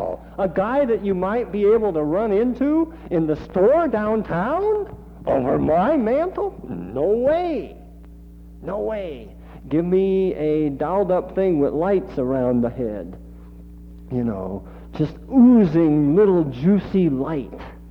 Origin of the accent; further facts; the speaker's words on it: Indiana, United States; I mean, I'm from Indiana, and we got covered bridges up the kazoo